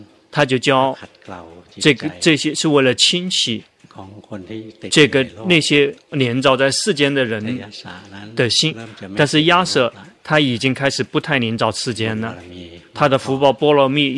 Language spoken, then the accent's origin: Chinese; Thailand; Chinese is a second language; 比如说我们泰国人，我们并没有相信这个恒河里面洗澡了之后就会上到天堂